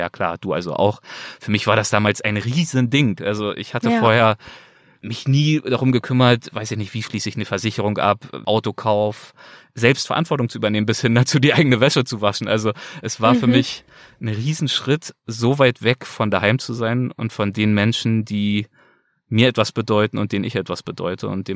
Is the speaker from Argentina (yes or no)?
no; Berlin, Germany; ich bin behütet aufgewachsen in Berlin, Hohenschönhausen im Plattenbau.